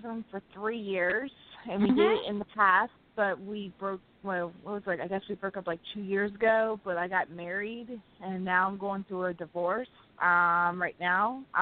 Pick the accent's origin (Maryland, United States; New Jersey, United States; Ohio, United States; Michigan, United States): Maryland, United States; Baltimore; I'm from Baltimore, Maryland.